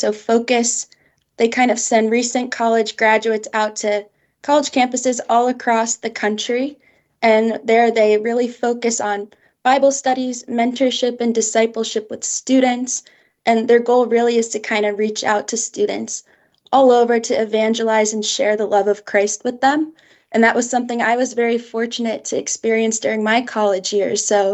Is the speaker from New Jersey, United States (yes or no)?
yes; New Jersey, United States; Yeah, so I'm from New Jersey, but I ended up going to school at the University of South Carolina, like many people from the North are nowadays.